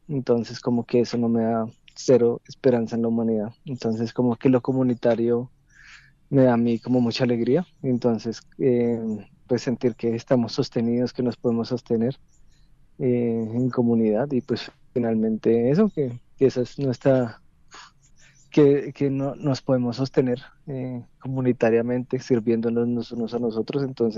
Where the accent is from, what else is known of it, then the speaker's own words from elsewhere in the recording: Colombia; que hace que pues nos veamos como colombianos